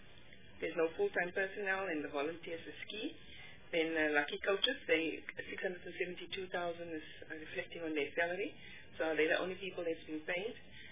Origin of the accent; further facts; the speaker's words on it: South Africa; born there; I was born in South Africa, and so I see myself as an African